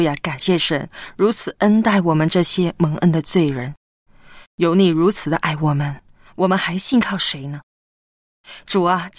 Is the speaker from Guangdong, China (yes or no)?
no; Heilongjiang, China; 我是黑龙江的